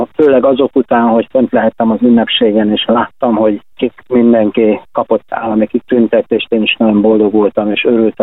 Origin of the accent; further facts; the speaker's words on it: Budapest, Hungary; born there; Én Budapesten születtem